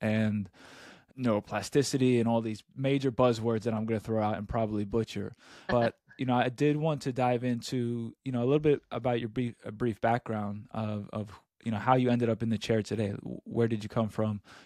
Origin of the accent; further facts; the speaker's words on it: New York, United States; And I'm from New York, and saying something like that, it's probably the best that I've been to.